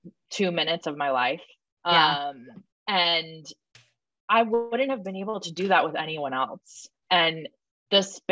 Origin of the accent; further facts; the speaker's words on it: Atlanta, Georgia, United States; And I'm not from LA. I'm from Atlanta, Georgia.